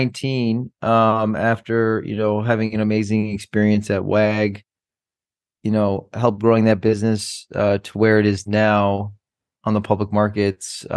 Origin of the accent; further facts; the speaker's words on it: Rhode Island, United States; But I grew up in Rhode Island, and for anyone who doesn't know where Rhode Island is, Rhode Island is in between New York and Boston.